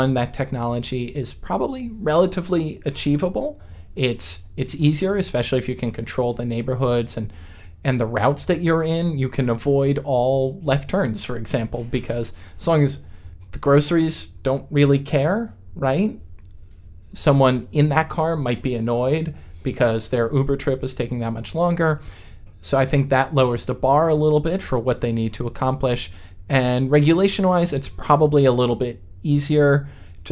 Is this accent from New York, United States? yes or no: yes; New York, United States; I'm a baseball fan. I grew up in New York. I'm a big New York Mets fan